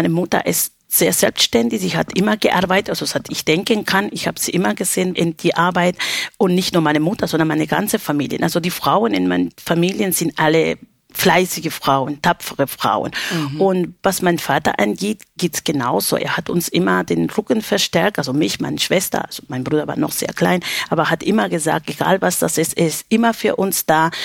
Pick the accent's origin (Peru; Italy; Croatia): Peru; Lima; Ich komme aus Lima